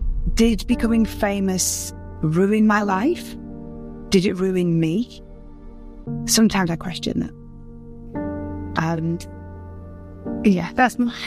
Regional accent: Rainhill, North West England, United Kingdom; I grew up just outside Liverpool, and I was born in West Sittingsford. My parents and I lived in a place called Rain Hill

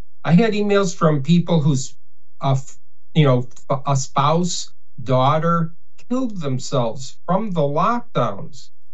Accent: United States; And, you know, I'm an American. It's my country.

